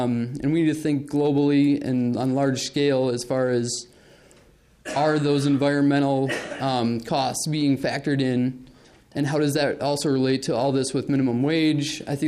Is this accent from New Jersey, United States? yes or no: no; Hayward, Wisconsin, United States; And growing up in Hayward, Wisconsin, there were some tremendous teachers, but there were also some really poor teachers.